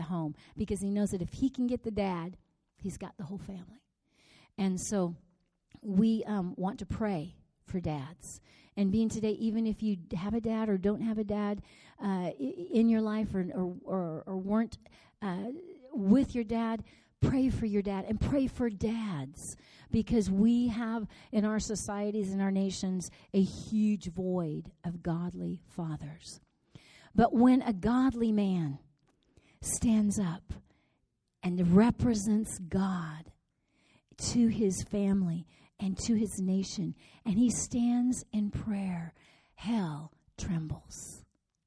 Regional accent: United States; also born or lived in Mexico; And I was born and raised in the States, kind of all over the place.

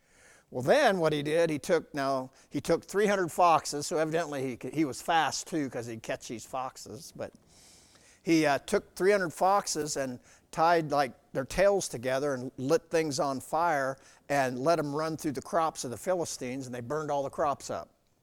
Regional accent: Iowa, United States; you know what, I'm from Southern Iowa.

